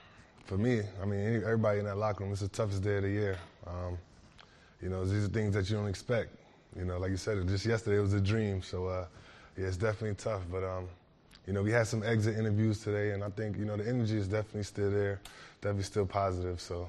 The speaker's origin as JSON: {"language": "English", "region": "New York", "country": "United States", "tie": "born or raised there", "said": "I guess that might have something to do with growing up in New York and, you know, just those New York streets."}